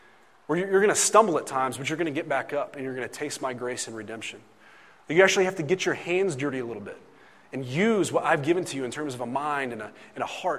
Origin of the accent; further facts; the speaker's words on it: Indiana, United States; There's a Christian bookstore growing up in Indiana called Berean Bookstore.